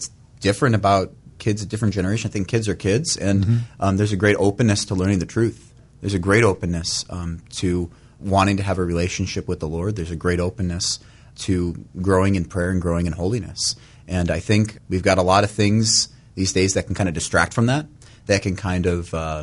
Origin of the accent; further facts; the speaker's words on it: Parma, Ohio, United States; I grew up in Parma at St. Charles Parish.